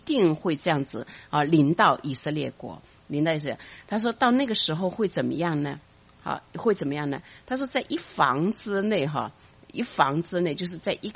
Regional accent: China; 所以你看见人那其实这个跟我们中国人也蛮相像。

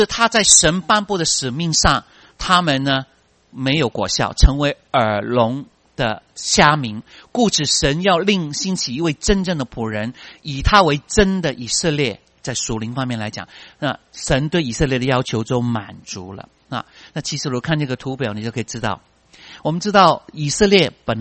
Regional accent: Hong Kong; 我是从香港来的

